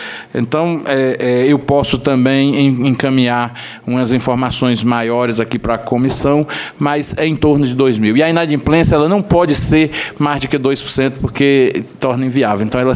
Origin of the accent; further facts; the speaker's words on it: Northeast Region, Brazil; Nós que somos nordestinos